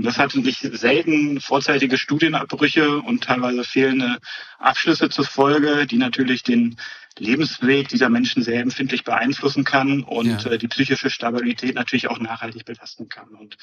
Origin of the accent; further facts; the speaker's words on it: Münster, North Rhine-Westphalia, Germany; gehen wir einfach mal beispielsweise von meiner Heimatstadt Münster aus.